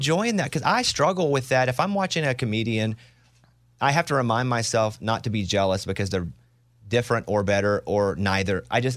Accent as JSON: {"language": "English", "region": "Arkansas", "country": "United States", "said": "We're both small town Arkansas."}